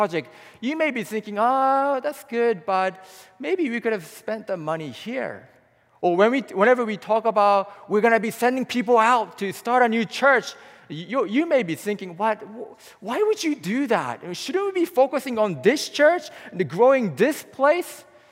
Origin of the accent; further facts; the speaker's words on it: Japan; coming from this tiny island called Japan, Jeep is like a dinosaur.